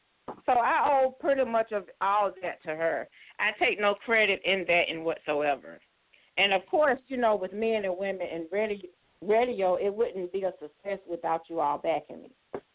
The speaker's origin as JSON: {"language": "English", "town": "Andersonville", "region": "Georgia", "country": "United States", "said": "I'm from a little small town called Andersonville, Georgia. I'm the youngest of nine."}